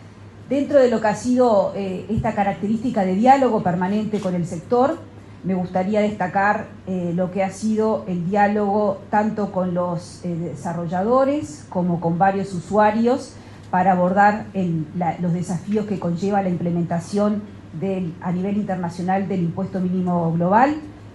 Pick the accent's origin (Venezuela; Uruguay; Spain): Uruguay; como uruguayos